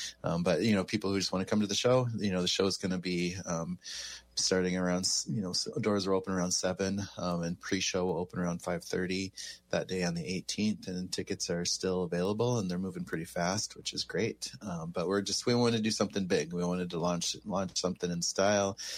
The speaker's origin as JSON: {"language": "English", "town": "Pine Ridge", "region": "South Dakota", "country": "United States", "tie": "born or raised there", "said": "the one that really touched me was just a simple one from like where I grew up around Pine Ridge."}